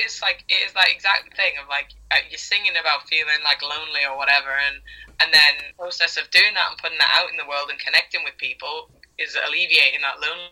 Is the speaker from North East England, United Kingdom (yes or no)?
yes; Newcastle, North East England, United Kingdom; I played a big packed out headline show in Newcastle, like my hometown audience, and it was absolutely lush.